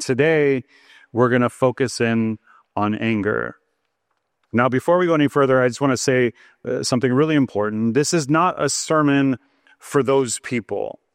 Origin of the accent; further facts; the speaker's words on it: Chicago, Illinois, United States; I grew up in Chicago, so I'm a Bears fan.